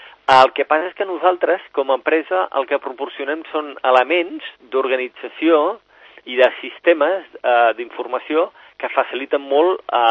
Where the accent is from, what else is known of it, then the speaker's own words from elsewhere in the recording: Sant Cugat del Vallès, Catalonia, Spain; jo sóc de Sant Cugat.